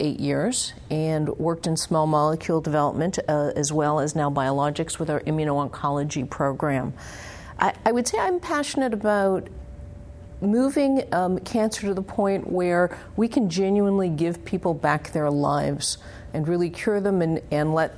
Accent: Canada; now in United States; I'm a radiation oncologist and radiobiologist by background and training. I'm also Canadian, actually.

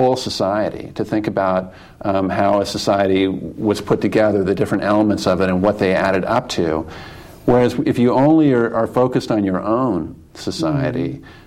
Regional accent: Eugene, Oregon, United States; I was raised in Eugene, Oregon, so just up the coast a little bit.

